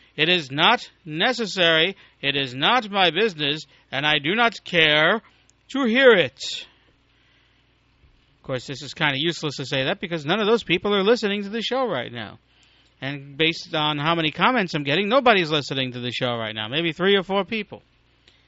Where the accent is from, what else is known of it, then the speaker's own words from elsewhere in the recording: New York City, New York, United States; Now, I grew up in New York City where they had a really strong public transportation system.